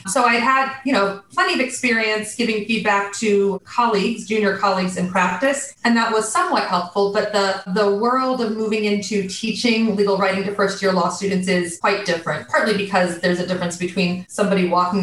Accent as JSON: {"language": "English", "region": "Midwest", "country": "United States", "said": "And then, you know, I'm a Midwesterner. My husband's a Midwesterner, and we kind of landed back in Michigan."}